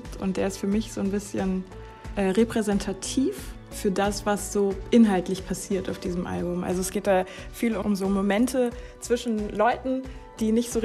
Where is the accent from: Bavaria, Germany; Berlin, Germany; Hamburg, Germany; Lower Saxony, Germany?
Hamburg, Germany; ich komme aus Hamburg